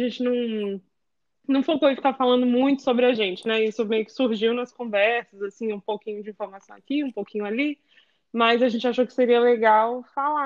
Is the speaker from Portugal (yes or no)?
no; Vitória, Espírito Santo, Brazil; moved away as an adult; now in United States; eu tenho 31 anos, eu tô morando na Flórida, eu mudei pra cá há 3 meses, mas eu sou de Vitória, né, também.